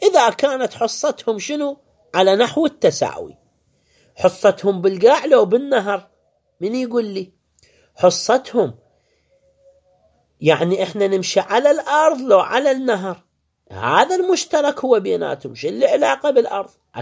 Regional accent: Iraq; عندنا بالعراق

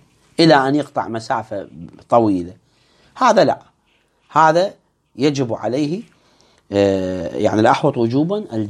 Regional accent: Baghdad, Baghdad Governorate, Iraq; فمن آخر الحي مثلا الدورة عندنا في بغداد، الدورة كبيرة

